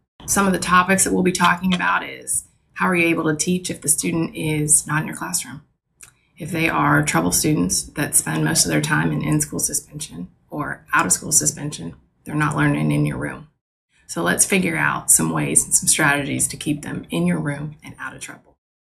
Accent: Ohio, United States; now in Greenville, United States; from Greenville, South Carolina, originally from Ohio.

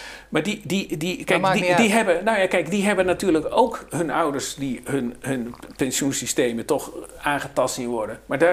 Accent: Netherlands; maar ik als Nederlander kreeg dan direct de wind van voren

